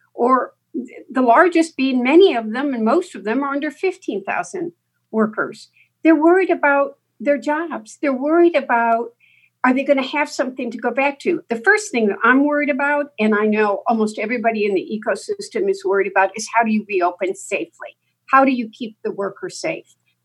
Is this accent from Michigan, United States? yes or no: yes; Michigan, United States; I'm a car girl. I'm from Michigan. There are a lot of jobs dependent on this industry in this state.